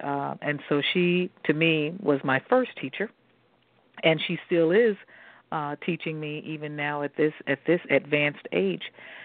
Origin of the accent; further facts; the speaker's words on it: Greenville, Mississippi, United States; My roots are southern. I am originally from Greenville, Mississippi, in the heart of the Delta in Mississippi, where I am the youngest of 10 children.